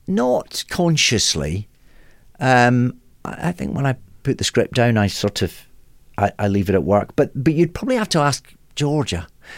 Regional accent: Scotland, United Kingdom; patriotic and proud of Scotland in a way that I never really appreciated when I was there. I love being Scottish.

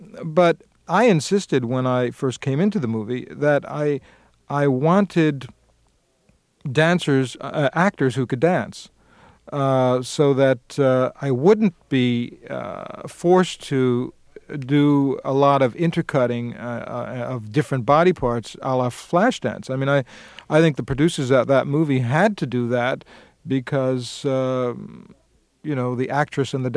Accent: Queens, New York, United States; And I grew up in Queens.

